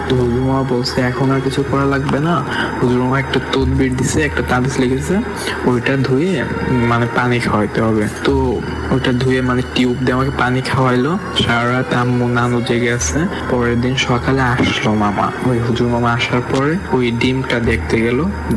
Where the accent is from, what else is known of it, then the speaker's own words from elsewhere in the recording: Faridpur, Dhaka Division, Bangladesh; born there; আমার জন্ম হয় ফরিদপুরে কোন এক গ্রামে, আমার নানুবাড়িতে।